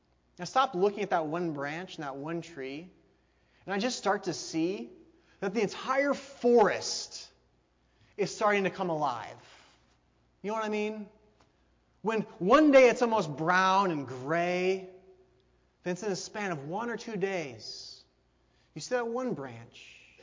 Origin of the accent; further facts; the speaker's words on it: Ohio, United States; I guess this part of Michigan is probably pretty similar to where I grew up in Northwest Ohio.